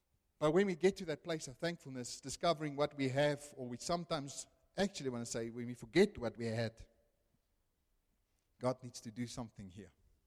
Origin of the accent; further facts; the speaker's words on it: Namibia; We come from Namibia, so we think.